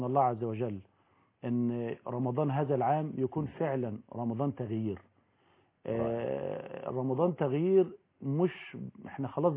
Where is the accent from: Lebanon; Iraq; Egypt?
Egypt; بلدنا مصر